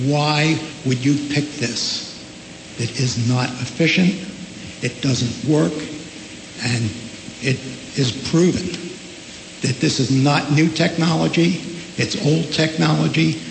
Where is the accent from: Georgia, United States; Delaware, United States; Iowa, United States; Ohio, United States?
Delaware, United States; Millsboro; I'm from Millsboro.